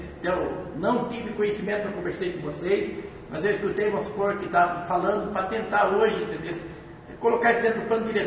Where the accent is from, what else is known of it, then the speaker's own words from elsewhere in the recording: Campo Alegre, Brazil; A gente sabe que a gente é de Campo Alegre, entendeu?